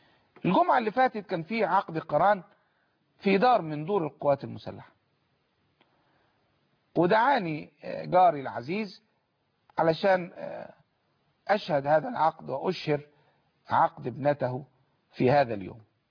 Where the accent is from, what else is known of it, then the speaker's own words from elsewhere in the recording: Egypt; انا مواطن مصري